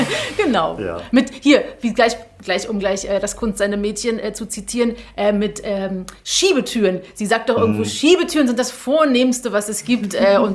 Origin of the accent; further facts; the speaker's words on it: Berlin, Germany; Ich bin eben auch Berlinerin, das stimmt.